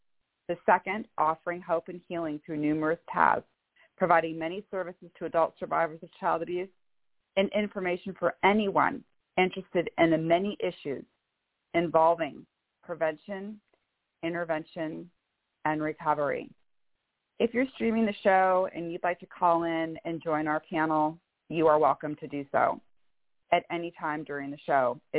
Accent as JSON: {"language": "English", "town": "Bellevue", "region": "Washington", "country": "United States", "said": "As I stated … I am from Bellevue, Washington"}